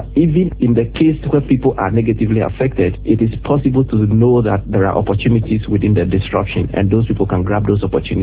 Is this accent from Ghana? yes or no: yes; Ghana; if indeed we are incentivizing Ghanaian entrepreneurs and businessmen to actually produce this, then we as Ghanaian consumers must learn to develop the taste for these products.